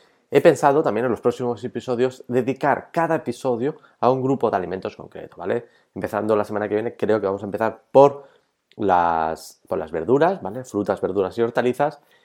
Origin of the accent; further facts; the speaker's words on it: Valencia, Valencian Community, Spain; also born or lived in Bilbao; yo nací en Bilbao, ahora vivo en Valencia, desde hace ya muchos años, desde pequeñito me vine a Valencia a vivir con mi familia, pero bueno, yo nací allí y mis raíces son vascas